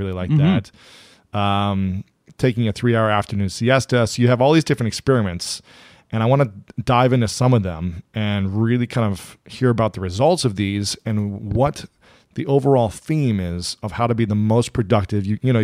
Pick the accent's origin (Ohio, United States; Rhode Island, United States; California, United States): Ohio, United States; Yeah, I mean, growing up in Ohio, I dealt with humidity constantly. It was miserable. I mean, I love it there, but it's miserable.